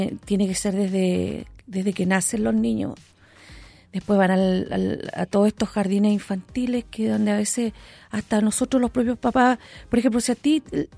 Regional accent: La Florida, Santiago Metropolitan Region, Chile; Yo soy nacida y criada en La Florida.

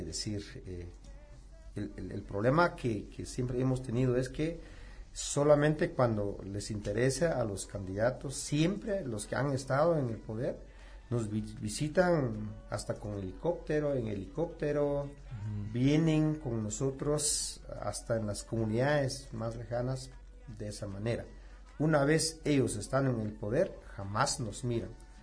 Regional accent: Guatemala; defender nuestra dignidad como guatemaltecos, como guatemaltecas, como jóvenes

